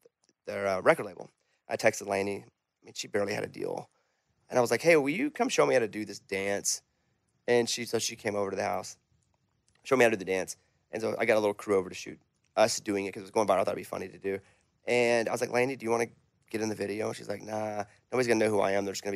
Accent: Arkansas, United States; I'm from Arkansas.

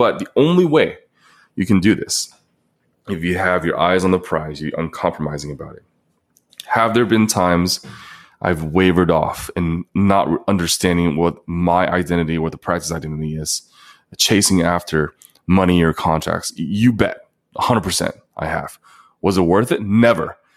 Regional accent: China; moved away; I come from China. I'm an immigrant.

